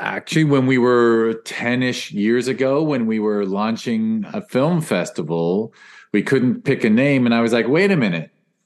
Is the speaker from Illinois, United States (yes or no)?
no; Studio City, California, United States; Of course, I grew up next door in Studio City, of all things.